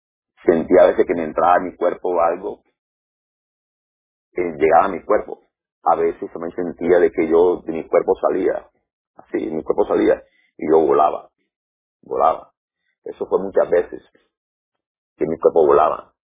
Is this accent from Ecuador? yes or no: no; Santa Marta, Magdalena, Colombia; la tierra mía, en la costa colombiana. Él era Valledupar, yo soy Santa Marta, Samario soy yo